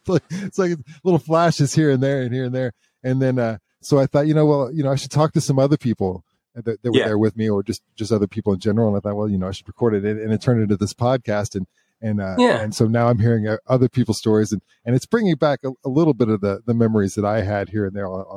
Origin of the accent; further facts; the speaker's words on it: Midwest, United States; I come from the Midwest and it was like a factory town